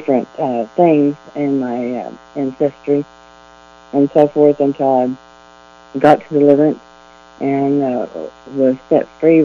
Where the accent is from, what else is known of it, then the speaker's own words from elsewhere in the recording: McAlester, Oklahoma, United States; I grew up in McAllister, Oklahoma, went to church a lot.